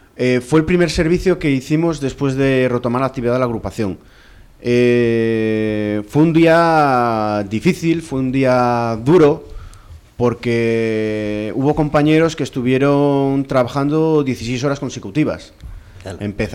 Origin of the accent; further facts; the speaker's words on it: Cabezón de la Sal, Cantabria, Spain; somos de aquí de Cabezón